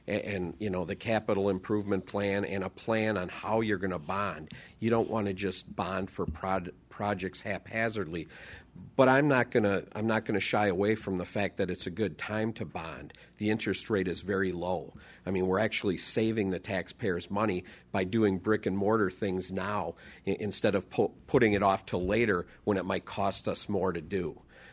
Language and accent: English; Kenosha, Wisconsin, United States; I'm born and raised in Kenosha, and I'm really proud of Kenosha.